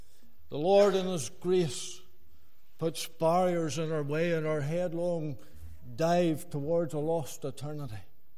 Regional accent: Ballyhenshin, Northern Ireland, United Kingdom; I was born and bred in Ballyhenshin, County Down. I was raised on a farm, mixed dairy, arable farm.

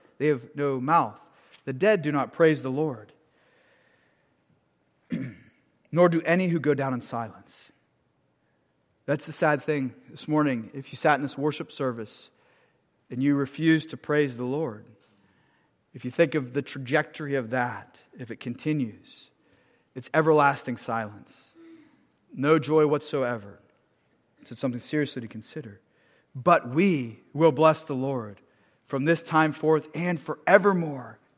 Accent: Pennsylvania, United States; accent: Western Pennsylvania

